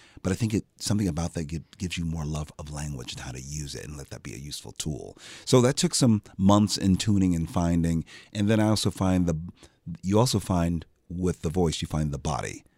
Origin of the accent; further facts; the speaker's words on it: Philadelphia, Pennsylvania, United States; I'm from Philadelphia. I'm like, I know how we speak.